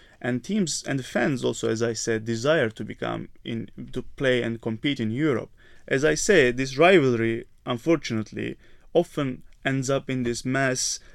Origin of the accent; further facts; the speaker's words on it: Bursa, Turkey; English is a second language; And this was played in Bursa, my hometown actually.